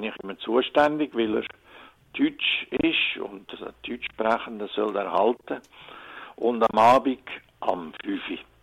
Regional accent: Mels, St. Gallen, Switzerland; aufgewachsen bin ich in den Weinberg von Heiligkreuz am Gunzen und auf der Sonnenseite vom Elz, von dem stattlichen Dorf Melz, mit einem gewissen, auch traditionellen Katholizismus noch, mit einem Kapuzinerkloster.

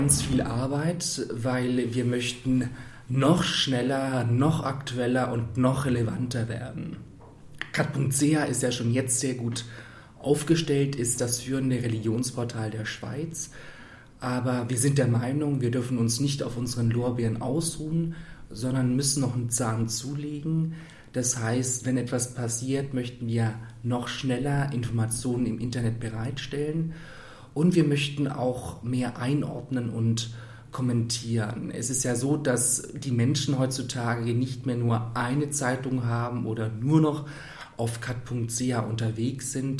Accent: Leutkirch im Allgäu, Baden-Württemberg, Germany; historisch gesehen bin ich Schweizer, denn ich komme aus dem Allgäu, was mal zum Klosterbezirk St. Gallen gehört. Also in Leutkirch im Allgäu, meiner Heimatstadt, da gibt es bei gutem Wetter einen wunderschönen Blick auf den Sentis.

